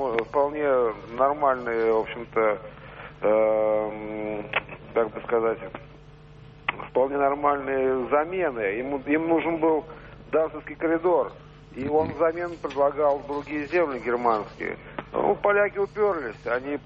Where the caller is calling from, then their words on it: Moscow, Russia; я из Москвы.